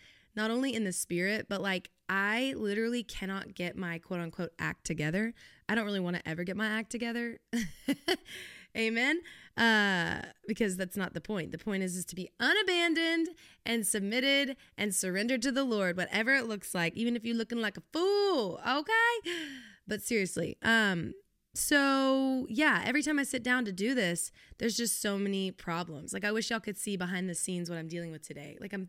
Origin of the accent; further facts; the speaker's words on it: Littleton, Colorado, United States; born there; also born or lived in Texas; in Colorado, which is where I'm originally from. Fun fact of the day. I was born in Littleton, Colorado. If you know where that is, it's in Denver. And then I moved to Texas. And so I say I'm from Texas, but really, my roots are in Colorado.